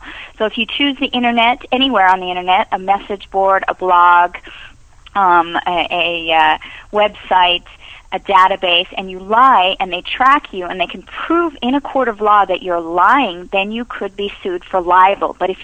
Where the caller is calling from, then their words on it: Arizona, United States; I am calling from Arizona.